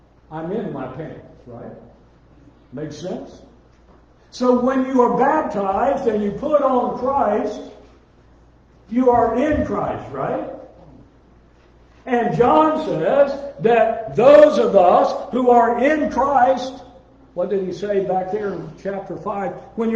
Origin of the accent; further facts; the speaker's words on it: Tampa, Florida, United States; Some of you asked me this morning where I was raised. I was raised in Tampa, Florida.